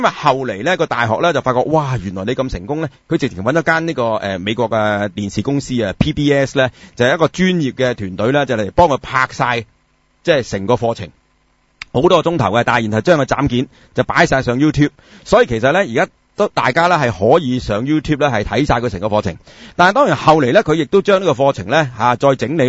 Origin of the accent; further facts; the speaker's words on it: Hong Kong; 佢啲中文好古怪嘅，同我哋香港人用開嗰種中文係好唔同嘅